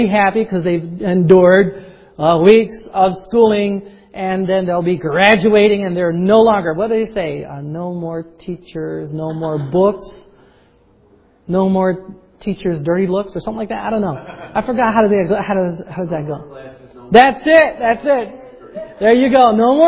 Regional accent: Pennsylvania, United States; we're from Pennsylvania, so our homes, our sending church is in Brogue, Pennsylvania. We say yins. All yins.

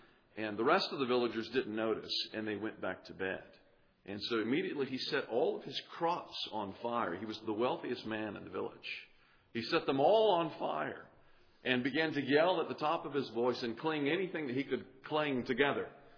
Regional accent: the South, United States; Keep in mind, I am a Southerner.

